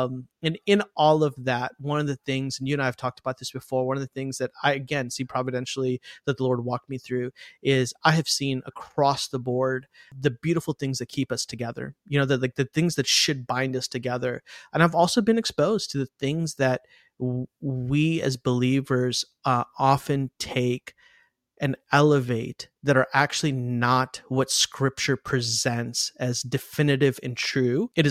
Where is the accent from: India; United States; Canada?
India; So I'm Indian, from India. It is not common, let me say it that way, to have an Indian who grew up in a Christian household.